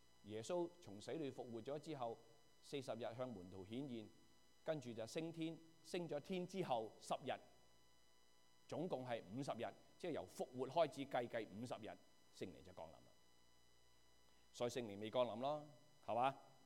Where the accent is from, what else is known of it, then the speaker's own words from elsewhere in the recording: China; 我哋第二代我哋就翻身噶，我中国人，第一代辛苦